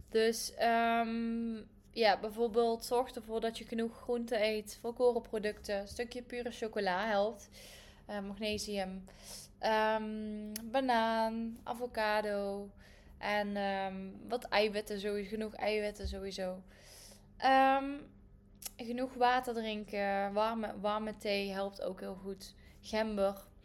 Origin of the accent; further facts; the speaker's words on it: Heythuysen, Limburg, Netherlands; bij de Primera in Heithuizen, waar ik vandaan kom.